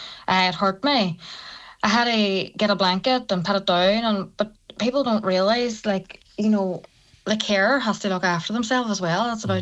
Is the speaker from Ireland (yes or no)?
yes; Lifford, Ulster, Ireland; Donegal is so vast. Like, I'm from Lufford